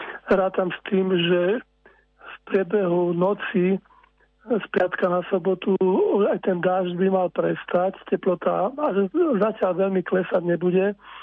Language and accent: Slovak; Modra, Bratislava Region, Slovakia; ja som v podstate v detstve býval a chodil do školy v Modre, tak hneď kúsok vedľa Šenkvic, takže tú oblasť dobre poznám.